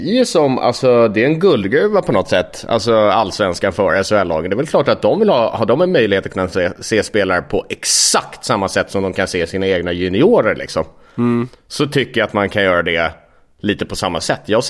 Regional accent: Stockholm, Stockholm County, Sweden; jag är uppvuxen i Stockholm

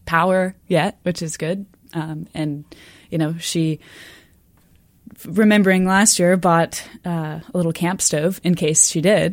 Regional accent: Austin, Texas, United States; as a kid growing up in Austin, which is a relatively family-friendly town, or at least was when I was growing up

